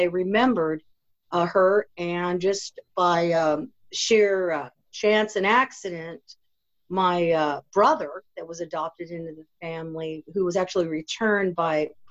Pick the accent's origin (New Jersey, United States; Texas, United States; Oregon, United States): Oregon, United States; Beaverton; Well, I grew up in Beaverton, Oregon. I'm a Native American Indian.